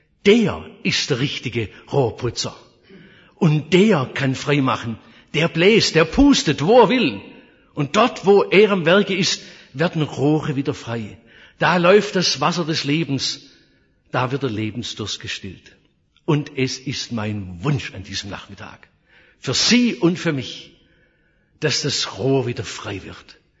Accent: Oberndorf am Neckar, Baden-Württemberg, Germany; von meiner Heimatstadt Oberndorf-Neckar hinunter an den Bodensee.

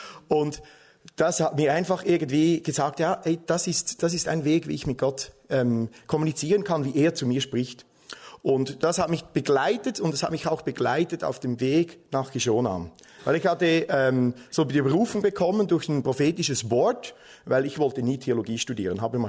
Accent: Switzerland; wie ihr vielleicht schon hört, ich bin Schweizer

